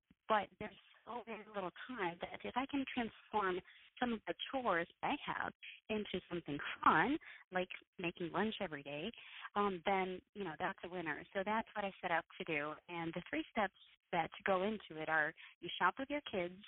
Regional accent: France; when I grew up in France

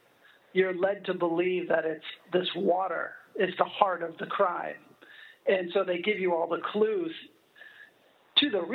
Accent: Massachusetts, United States; now in Los Angeles, United States; I'm not from L.A., I grew up in Massachusetts.

